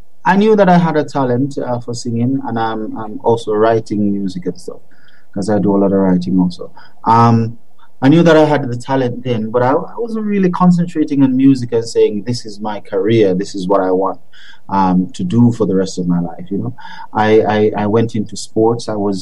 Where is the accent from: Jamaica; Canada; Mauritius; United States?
Jamaica; Old Harbour, Saint Catherine; also born or lived in Spanish Town; Well, it was mainly in St. Catherine, Old Harbour, between Old Harbour and Spanish Town. I was born in Spanish Town